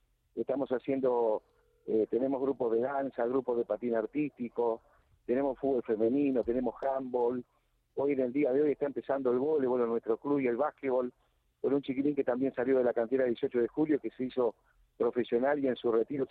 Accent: Uruguay; Nosotros somos charrúa, sangre charrúa tenemos. Que eran los indígenas que vivían aquí en nuestro país, por eso nos dicen los charrúa a nosotros, ¿no?

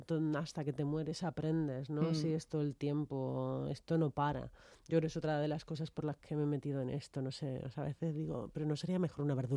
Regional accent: Argentina; now in Spain; siendo argentina no tenemos tan... Quiero decir, los clásicos los vemos, pero no tanto como se ven aquí

